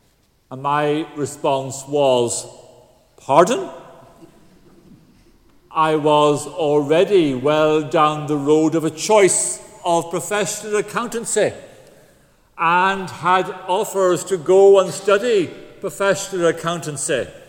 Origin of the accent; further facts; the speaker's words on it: Galway, Connacht, Ireland; Little did I think in my formative years growing up in Galway